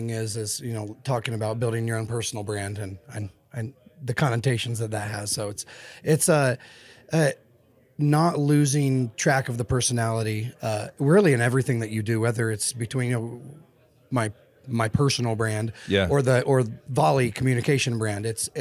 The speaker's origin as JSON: {"language": "English", "region": "Ohio", "country": "United States", "said": "Well, I'm Midwesterner through and through, man."}